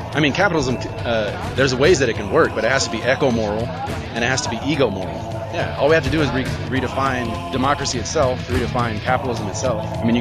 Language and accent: English; United States; born there; No, I'm proud of being American because I was born in America.